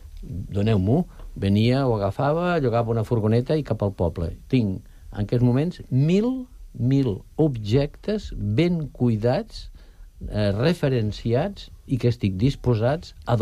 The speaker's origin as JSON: {"language": "Catalan", "town": "Ponts", "region": "Catalonia", "country": "Spain", "tie": "born or raised there", "said": "Jo tinc el meu poble, que és Pons, a la Noguera, el meu poble d'origen, al qual no he renunciat mai, el meu poble és aquell"}